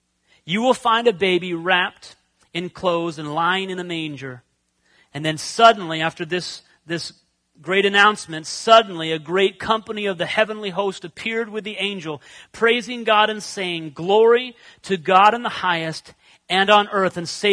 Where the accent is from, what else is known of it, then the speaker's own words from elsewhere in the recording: Pennsylvania, United States; Now, growing up, I grew up in the Methodist church, a very small Methodist church in a very small town in Pennsylvania.